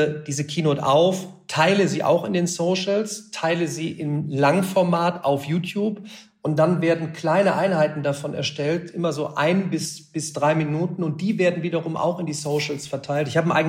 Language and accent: German; Remscheid, North Rhine-Westphalia, Germany; Ich komme ja aus Remscheid.